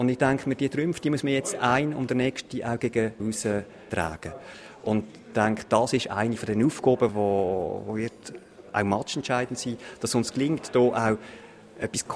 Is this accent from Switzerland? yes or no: yes; Basel-Landschaft, Switzerland; im Baselbiet, wo ich aufgewachsen bin und wo ich auch die ganze Zeit gewohnt habe